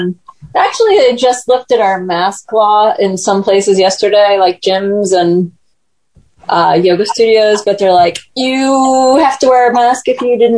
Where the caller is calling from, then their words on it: Connecticut, United States; I'm coming from Connecticut.